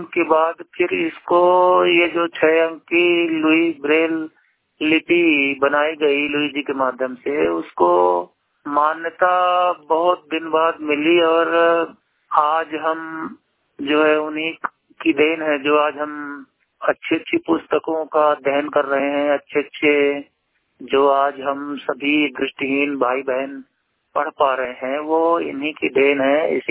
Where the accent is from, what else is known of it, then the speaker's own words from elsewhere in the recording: Madhya Pradesh, India; मैं मध्य प्रदेश के सतना जिले के कोठी क्षेत्र का निवासी हूं